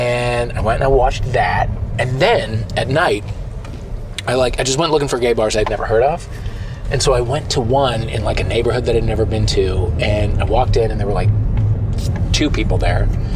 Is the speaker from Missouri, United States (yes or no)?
yes; St. Louis, Missouri, United States; And I was actively looking for the bohemian, funky parts of St. Louis, which I kind of found.